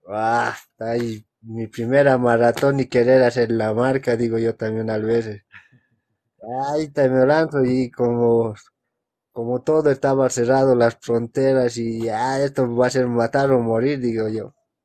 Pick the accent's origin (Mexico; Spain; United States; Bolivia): Bolivia; La Paz; estaba haciendo el trámite en mi país, en La Paz